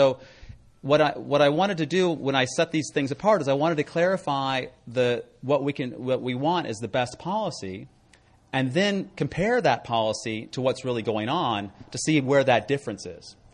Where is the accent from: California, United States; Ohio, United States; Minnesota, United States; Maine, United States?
California, United States; San Francisco; I'm from San Francisco, but I missed the local news.